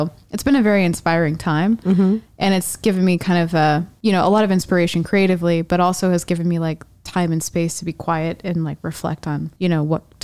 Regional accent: Midwest, United States; I'm from the Midwest.

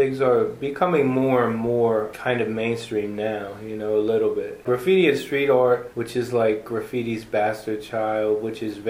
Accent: Yuma, Arizona, United States; well, I'm from the Quatzon tribe in Yuma, Arizona. I was just out there on the res.

